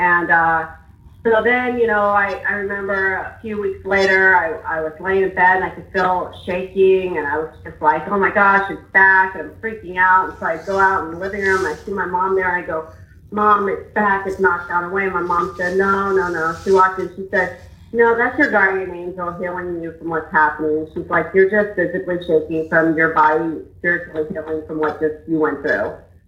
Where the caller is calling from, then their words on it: Omaha, Nebraska, United States; I'm calling from Omaha, Nebraska.